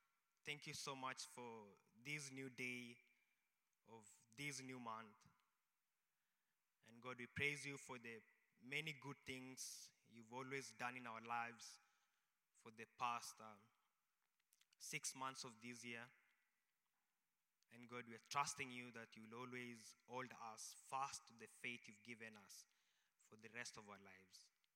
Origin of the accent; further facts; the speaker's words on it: Kenya; because I'm from Africa and I belong to Africa. But precisely, I come from Kenya. Kenya is in East Africa.